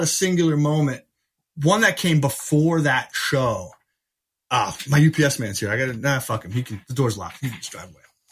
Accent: New Jersey, United States; Like I'm from New Jersey and I'm tough

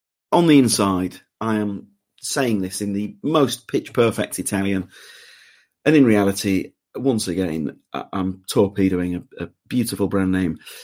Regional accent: Leeds, Yorkshire and the Humber, United Kingdom; accent: Leeds; maybe because my Leeds accent has ruined a beautiful name, Gennaro Contaldo

